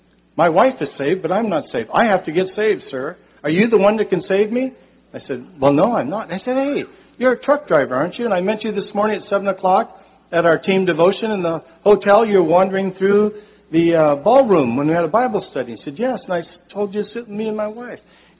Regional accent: Portland, Oregon, United States; I grew up in Portland. I know it very well.

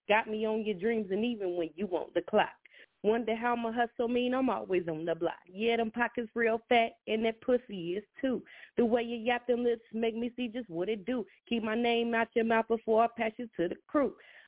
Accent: Cincinnati, Ohio, United States; now in Houston, United States; I'm from Cincinnati, just located in Houston.

